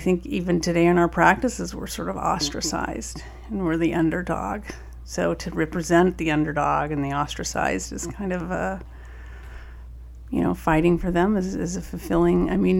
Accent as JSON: {"language": "English", "town": "Boulder", "region": "Colorado", "country": "United States", "tie": "born or raised there", "said": "Well, I grew up in Boulder, Colorado, family of lawyers."}